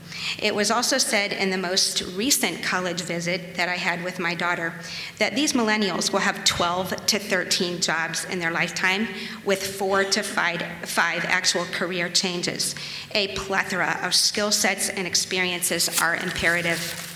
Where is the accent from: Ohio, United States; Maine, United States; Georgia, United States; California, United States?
Ohio, United States; Shelby; I grew up in Shelby, Ohio, home of the Whippets, and my basketball team won state back in the day.